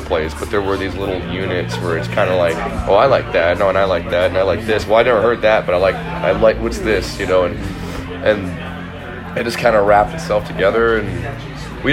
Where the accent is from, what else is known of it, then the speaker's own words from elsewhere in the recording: California, United States; Josh found out the other day that we're from Southern California, and he is too.